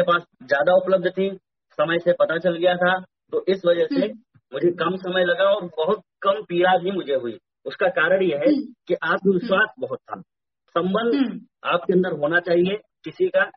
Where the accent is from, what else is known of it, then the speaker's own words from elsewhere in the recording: Lucknow, Uttar Pradesh, India; मैं लखनऊ से हूँ, भगवान श्री राम के अनुज लक्ष्मण की धरती लक्ष्मणपुरी लखनऊ से हूँ